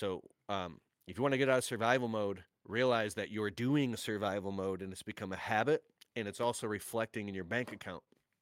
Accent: Detroit, Michigan, United States; You know, I remember being a kid growing up in Metro Detroit. I mean, I've lived in 31 homes. I've had 50 jobs. I went to 14 schools.

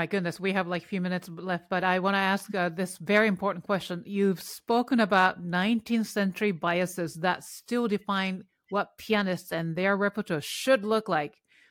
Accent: Japan; now in United States; and then I was, you know, born, raised in Japan, but I'm of a South Korean descent, you know, race-wise.

